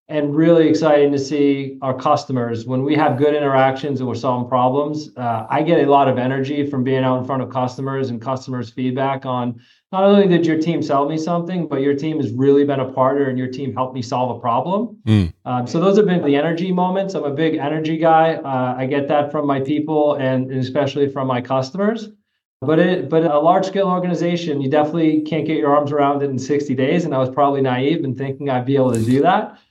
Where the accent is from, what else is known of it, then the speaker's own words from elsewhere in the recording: Northeast, United States; So you might tell from my accent, I'm from the Northeast.